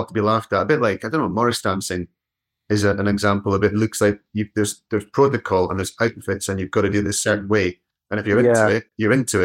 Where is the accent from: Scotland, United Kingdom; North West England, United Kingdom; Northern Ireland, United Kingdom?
Scotland, United Kingdom; Edinburgh; I was born and raised in Edinburgh